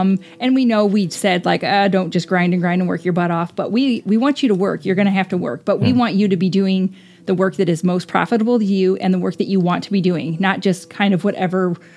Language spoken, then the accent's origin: English; Indiana, United States; We're from Indiana.